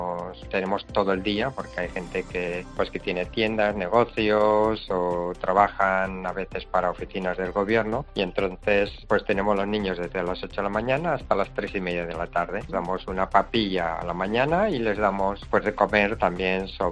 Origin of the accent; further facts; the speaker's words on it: La Rioja, Spain; comunión de toda La Rioja, con lo cual pues yo estoy enormemente agradecido a la generosidad de las gentes de mi tierra, claro.